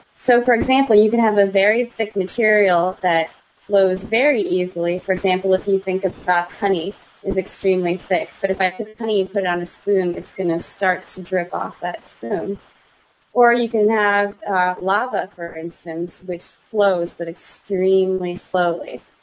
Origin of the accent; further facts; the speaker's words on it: Midwest, United States; I think we're both from the Midwest.